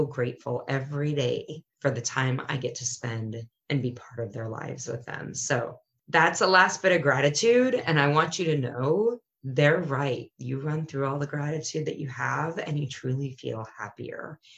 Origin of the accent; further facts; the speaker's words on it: United States; that I get to be an American and that my home country is safe